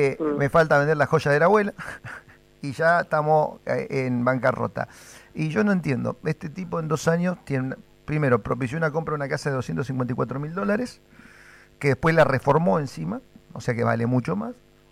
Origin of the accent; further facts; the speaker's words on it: Argentina; vos fíjate cómo somos los argentinos.